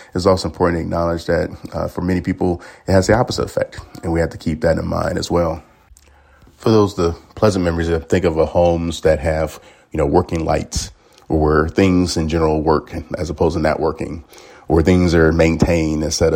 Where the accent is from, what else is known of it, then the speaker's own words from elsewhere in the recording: Chicago, Illinois, United States; now in Champaign, United States; Like many, I was a transplant from the Chicago area coming down here for school.